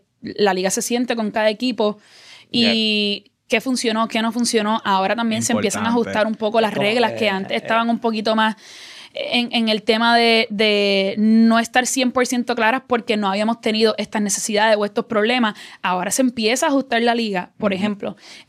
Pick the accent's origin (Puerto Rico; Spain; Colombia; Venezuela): Puerto Rico; Bayamón; nosotros somos de Bayamón, arriba los vaqueros de Bayamón, disculpen a los demás.